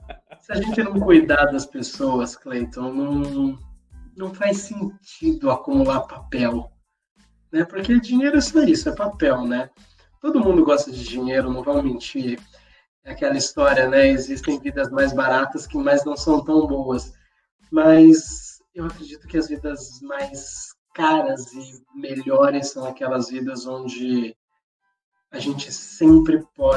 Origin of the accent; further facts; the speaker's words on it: Brazil; Até porque nós somos brasileiros e o fim do mundo é só o café que a gente toma de manhã.